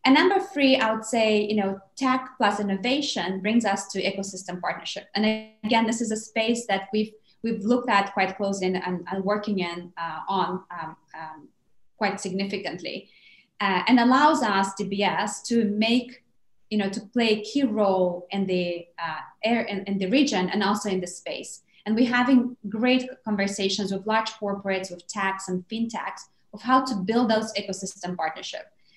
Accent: Moldova; So I was born and raised in Moldova

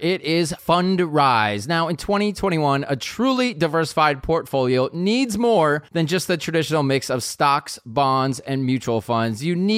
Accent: Minnesota, United States; now in California, United States; I mean, I equate when I grew up in Minnesota and you could equate what was going on outside.

